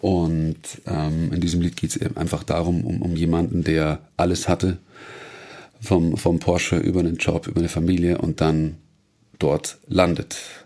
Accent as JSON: {"language": "German", "town": "Munich", "region": "Bavaria", "country": "Germany", "tie": "born or raised there", "said": "meine Heimatstadt München."}